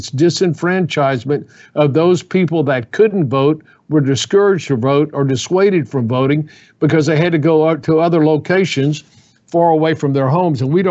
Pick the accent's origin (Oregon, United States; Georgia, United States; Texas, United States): Texas, United States; Houston; I have been in Houston since I was born in Houston.